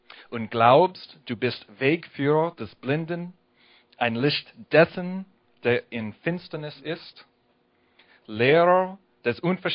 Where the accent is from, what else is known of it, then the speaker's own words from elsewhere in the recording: Washington, United States; German is a second language; now in Gornau, Germany; Ich komme aus Gornau. Aber ursprünglich komme ich aus Amerika, aus dem Bundesstaat Washington.